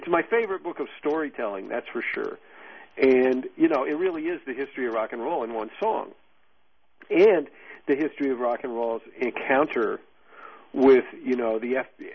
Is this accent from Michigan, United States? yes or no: yes; Michigan, United States; I grew up in Oakland County